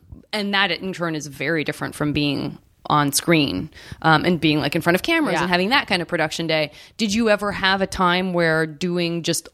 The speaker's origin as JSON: {"language": "English", "country": "United States", "said": "You know, I'm this American who's just like happy to be there and smiling"}